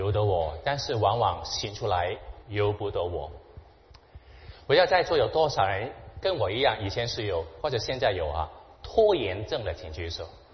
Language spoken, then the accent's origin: Chinese; Hong Kong; 我是在香港出生长大的，我在香港小的时候呢，有一个习惯